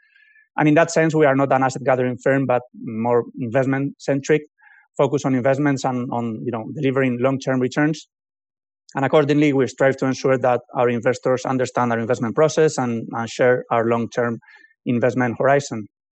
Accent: Spain; accent: Spanish; English is a second language; Apologies in advance for my strong Spanish accent.

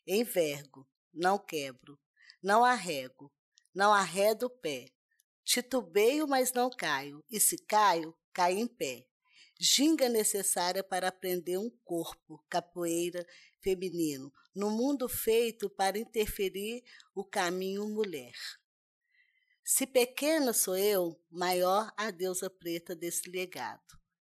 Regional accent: Belo Horizonte, Minas Gerais, Brazil; Sou do Quilombo Manso, aqui de Belo Horizonte, Minas Gerais.

